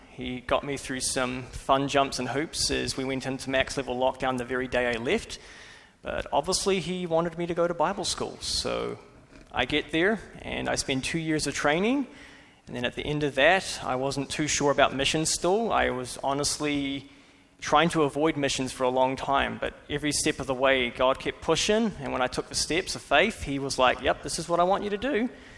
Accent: New Zealand; moved away; I'm from New Zealand. You'll see on the screen I'm not an Australian. Please get that right. I know you will. I was born and raised there.

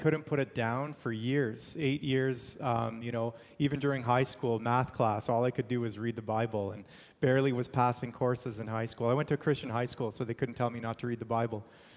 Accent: Zambia; born there; I was born in Zambia, Africa, on the mission field. My dad was a missionary. Parents were missionaries there for 6 years, and I was born during that time.

